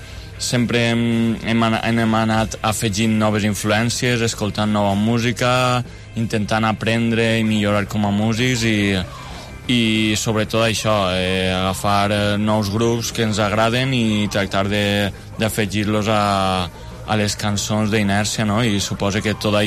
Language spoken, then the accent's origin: Catalan; Banyeres de Mariola, Valencian Community, Spain; Venim de Banyeres de Mariola, que està al País Valencià, al nord d'Alacant.